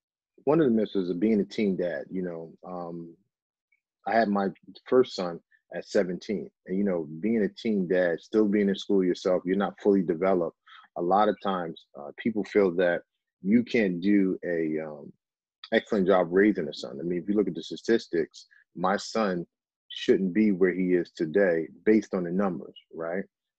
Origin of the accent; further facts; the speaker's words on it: Jersey City, New Jersey, United States; So what we did, so I decided to go back home. I grew up in Jersey City, and we started a program, with football, the cheer program, and also the after school program